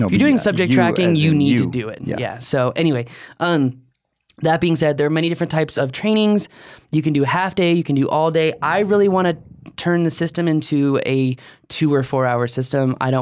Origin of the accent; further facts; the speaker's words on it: Virginia, United States; Jason's from DC area. That's my hometown. So. Reppin' the hood.